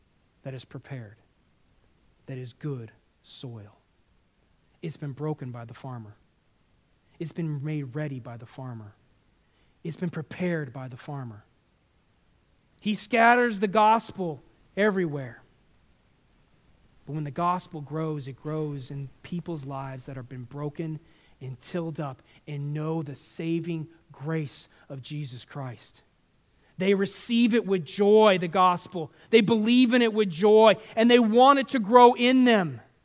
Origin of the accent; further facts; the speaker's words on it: San Diego, California, United States; Use the tiller all the time growing up in San Diego because the land there is hard.